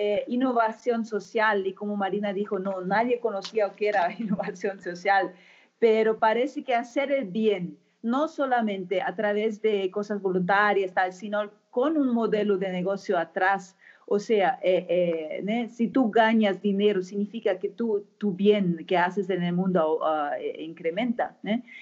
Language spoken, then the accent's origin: Spanish; Germany; Spanish is a second language; also born or lived in Spain; now in Brazil; a mí me encanta España, soy alemana, ¿no? Hoy vivo en Brasil, pero viví 7 años en España